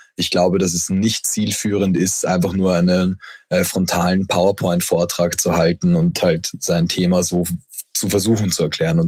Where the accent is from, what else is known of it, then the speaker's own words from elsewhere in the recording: Vienna, Austria; Ich komme ja ursprünglich aus Wien